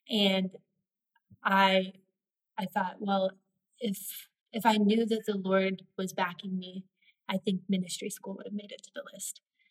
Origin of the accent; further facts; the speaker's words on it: Texas, United States; I am from Texas, and I grew up in the church.